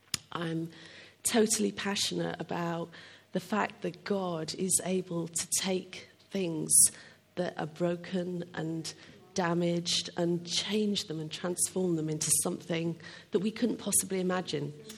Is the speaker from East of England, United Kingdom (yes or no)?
no; Wales, United Kingdom; I'm Welsh. I'm so glad I'm Welsh